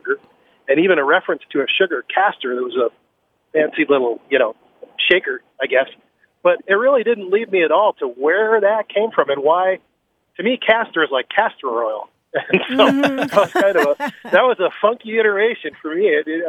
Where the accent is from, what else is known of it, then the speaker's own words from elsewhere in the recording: Lummi Bay, Washington, United States; I'm from Lummi Bay, Washington.